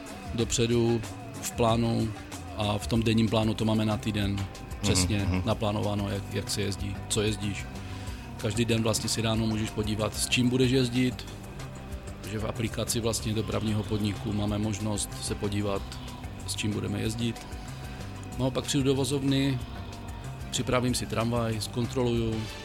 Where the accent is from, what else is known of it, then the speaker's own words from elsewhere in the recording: Ostrava, Moravian-Silesian Region, Czechia; protože jsem z Poruby, takže mám 10 minut do práce.